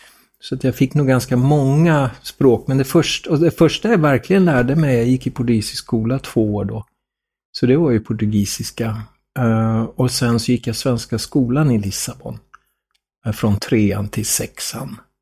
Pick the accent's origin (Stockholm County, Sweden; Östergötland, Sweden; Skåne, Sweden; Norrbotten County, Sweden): Norrbotten County, Sweden; Kalix; born there; Jag är född 64 i Kalix i Norrbotten av alla ställen.